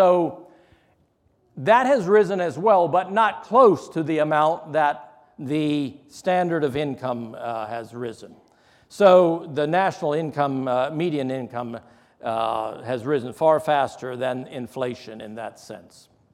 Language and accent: English; Delaware, United States; I grew up, I was born in Delaware in the 60s, let me just say it that way, and into an Amish home.